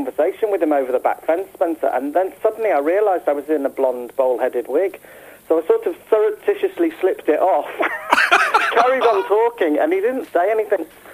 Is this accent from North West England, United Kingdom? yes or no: yes; Liverpool, North West England, United Kingdom; So I'm from Liverpool originally.